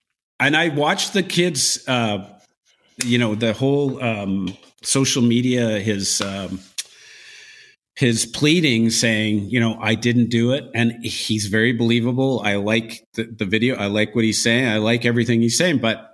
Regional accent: Victoria, British Columbia, Canada; I'm from Victoria.

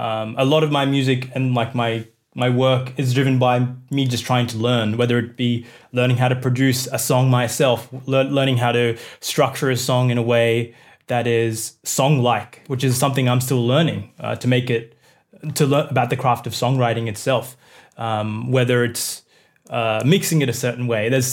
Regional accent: Australia; like my upbringing as a Indian person in Australia.

